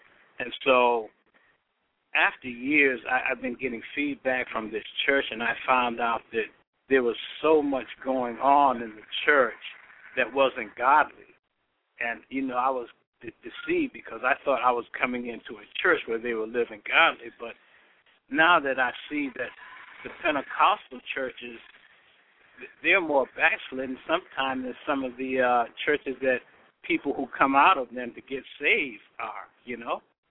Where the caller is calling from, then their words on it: Orlando, Florida, United States; Well, yeah, I'm calling from Orlando.